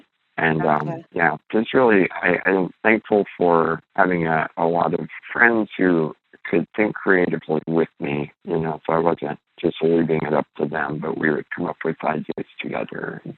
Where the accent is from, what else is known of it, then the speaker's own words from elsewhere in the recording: Florida, United States; and then we're originally from Florida, and so taking like road trips down there.